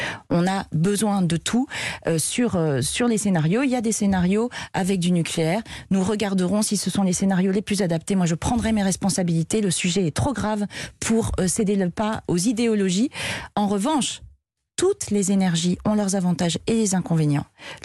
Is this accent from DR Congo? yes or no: no; Hauts-de-France, France; Moi, je viens de la Somme, je comprends le besoin de se dire